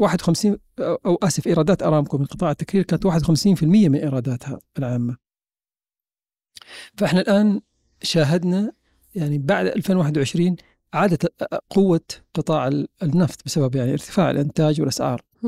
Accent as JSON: {"language": "Arabic", "town": "Riyadh", "region": "Riyadh Province", "country": "Saudi Arabia", "said": "من الرياض."}